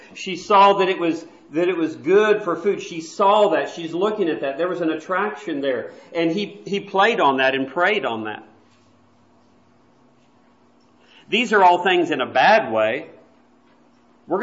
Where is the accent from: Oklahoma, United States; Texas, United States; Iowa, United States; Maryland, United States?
Texas, United States; And being born and raised in Texas, that was pretty cool to see a cowboy out riding on a horse.